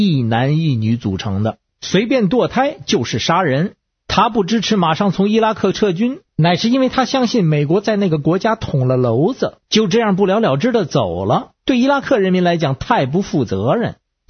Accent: Beijing, China; 我不是政治家，我也不是评论家，我是北京的

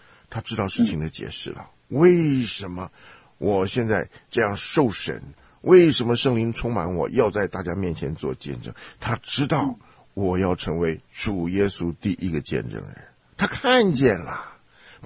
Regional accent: China; 你会发现我们中国人的这个世界观、人生观呐、啊，对着圣经有被修正的必要，对吧？

